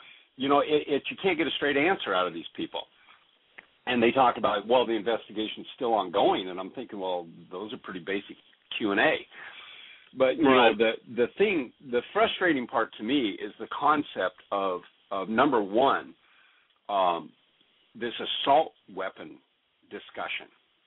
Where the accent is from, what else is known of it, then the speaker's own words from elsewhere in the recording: Alaska, United States; I'm from Alaska.